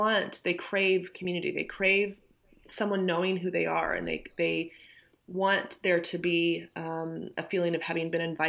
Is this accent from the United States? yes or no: yes; Nebraska, United States; moved away as an adult; When I met my husband then and we moved from my home state of Nebraska to Georgia, and then we set along this path of being abroad for a while